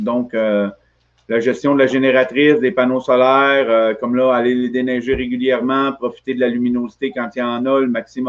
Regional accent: Montreal, Quebec, Canada; je viens de l'est de Montréal. Quartier Tétroville, à côté des raffineries.

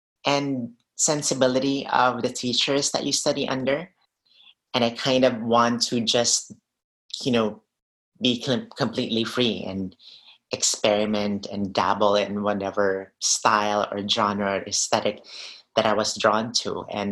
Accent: Cebu, Central Visayas, Philippines; English is a second language; moved away as an adult; So after college, when I moved from Cebu, which is my hometown, which I talk about in the film.

